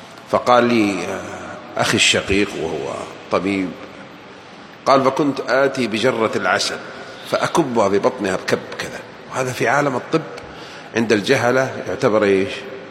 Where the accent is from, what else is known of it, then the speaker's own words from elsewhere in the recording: Najd, Saudi Arabia; ويسمونها عندنا بنجد الفقع.